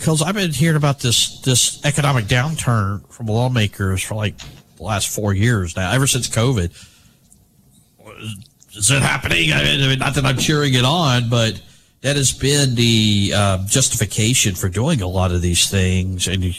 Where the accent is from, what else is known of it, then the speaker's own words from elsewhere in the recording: Alabama, United States; Well, and I grew up with proration in Alabama when Democrats ran this town.